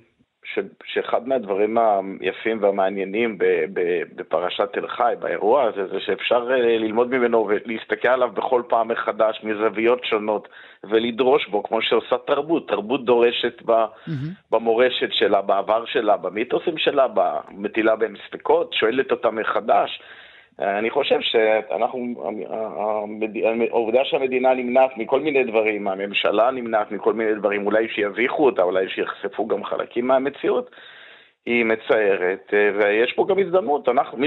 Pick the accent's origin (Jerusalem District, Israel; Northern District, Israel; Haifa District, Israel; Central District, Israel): Northern District, Israel; Kiryat Shmona; now in Sde Nehemia, Israel; אני תושב האזור, אני גדלתי בקריית שמונה, אני גר כבר מאז ומעולם פה באצבע הגליל, היום גר ברחבה קהילתית בשדה נחמיה.